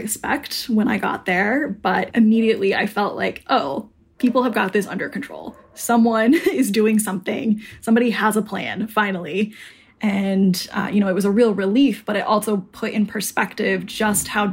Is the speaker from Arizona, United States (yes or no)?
yes; Arizona, United States; Kind of to distract me, they asked me like where I was from, and I'm from Arizona.